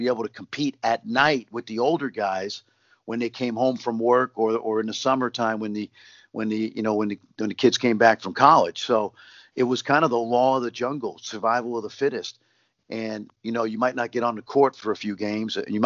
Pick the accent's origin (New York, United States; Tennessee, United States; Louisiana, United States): New York, United States; New York City; But when I was growing up in Brooklyn, and I've had this conversation with many people